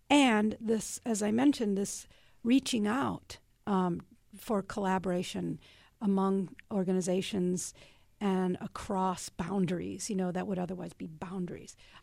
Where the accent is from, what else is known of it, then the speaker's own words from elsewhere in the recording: Midwest, United States; now in Dayton, United States; I've spent the last 30 years on the East Coast. I'm a Midwesterner, but coming back to the Midwest and coming to Dayton.